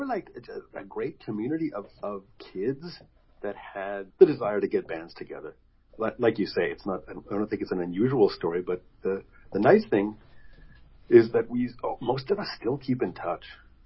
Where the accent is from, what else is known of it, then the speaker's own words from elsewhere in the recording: Canada; And so we grew up in Canada in a suburban house